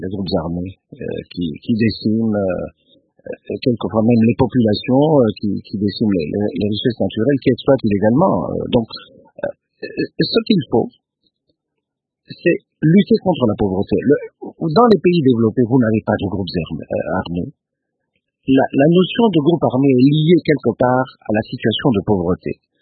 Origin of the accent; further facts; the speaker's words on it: Ecuador; French is a second language; Je suis de l'Équateur, je sais bien que je viens d'une province malheureusement très pauvre.